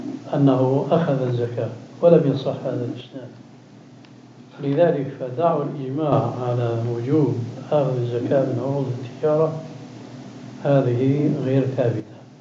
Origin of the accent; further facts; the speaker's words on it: Syria; على كل حال عندنا في الشام في مثل هذا يقولون هذا الميت لا يستحق هذا العزاء.